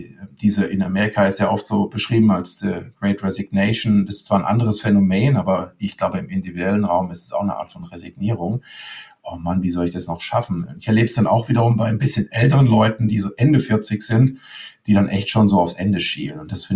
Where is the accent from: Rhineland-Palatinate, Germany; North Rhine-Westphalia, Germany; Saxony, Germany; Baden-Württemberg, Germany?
Baden-Württemberg, Germany; Leimen